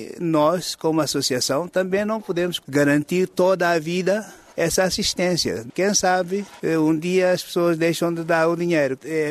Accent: Guinea-Bissau; Eu, como guineense, é a minha expectativa.

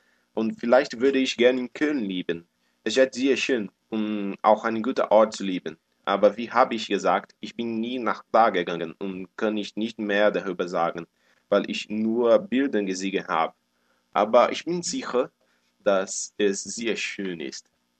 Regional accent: São Paulo, Brazil; German is a second language; ich komme aus Brasilien. Ich wurde 1990 geboren und ich wohne in einer kleinen Stadt in der Nähe von São Paulo. Es heißt Mojimirim

